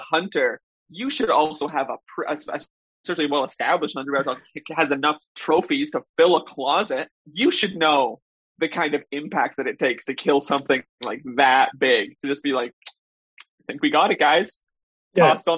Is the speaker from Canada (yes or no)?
yes; Canada; I'm Canadian. I don't know the conversions.